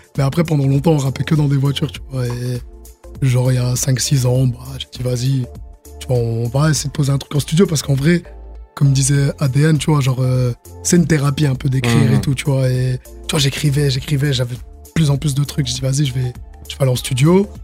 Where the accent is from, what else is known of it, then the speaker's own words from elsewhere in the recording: Vesoul, Bourgogne-Franche-Comté, France; now in Nancy, France; Moi, je suis juste à côté de Vesoul, tu vois.